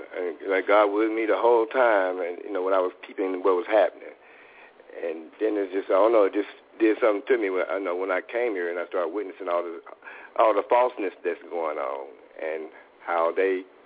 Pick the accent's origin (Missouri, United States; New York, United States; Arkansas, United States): Arkansas, United States; I'm originally from Arkansas, and I came out here, like most people, to be rich and famous.